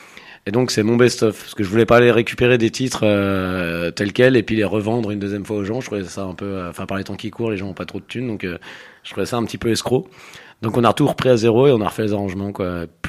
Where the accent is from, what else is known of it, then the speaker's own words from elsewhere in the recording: Auvergne-Rhône-Alpes, France; moi je suis au Savoyard au départ, mais dès qu'il fait moins que 20 degrés, j'ai froid.